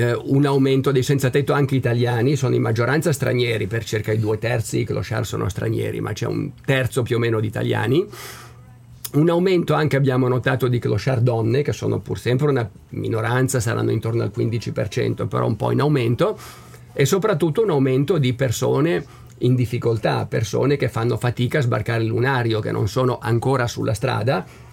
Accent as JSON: {"language": "Italian", "town": "Albisola", "region": "Liguria", "country": "Italy", "tie": "born or raised there", "said": "quando ero bambino, ero ad Albisola, in provincia di Savona. a quei tempi, anni 70, dietro la casa mia c'erano i boschi."}